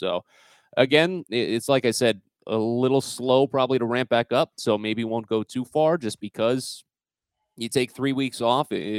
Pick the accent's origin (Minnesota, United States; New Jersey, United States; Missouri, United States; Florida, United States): Missouri, United States; St. Louis; So I'm from St. Louis, grew up there and went to college there